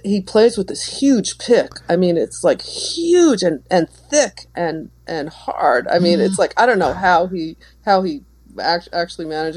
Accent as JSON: {"language": "English", "region": "New Jersey", "country": "United States", "tie": "born or raised there", "said": "New Jersey."}